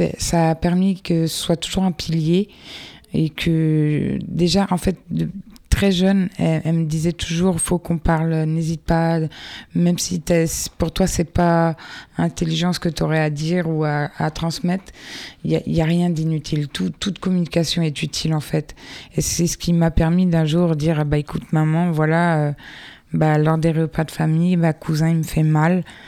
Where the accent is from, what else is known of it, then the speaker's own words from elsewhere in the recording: Brittany, France; donc j'ai 31 ans, je viens de Bretagne